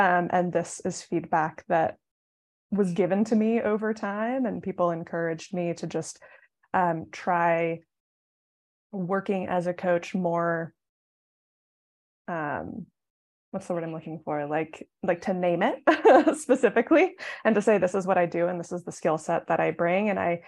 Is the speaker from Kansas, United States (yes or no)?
no; Denver, Colorado, United States; now in Moscow, United States; It's 2:00 in the morning where I am right now from Moscow, Idaho. This is the last day in my house until I move back to my hometown of Denver.